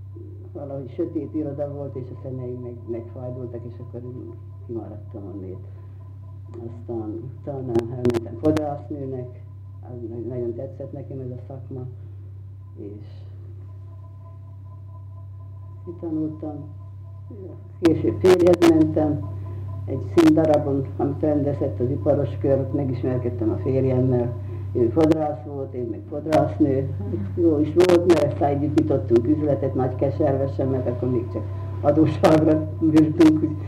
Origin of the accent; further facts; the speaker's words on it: Šahy, Nitra Region, Slovakia; itt születtem Ipolyságon, sőt azt hiszem még a tizedik ősöm is